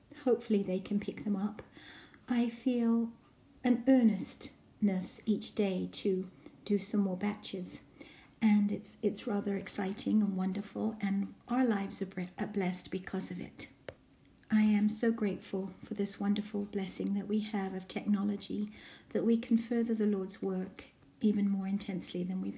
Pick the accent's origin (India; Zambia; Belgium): Zambia; I grew up in Central Africa in a country called Zambia, originally Northern Rhodesia.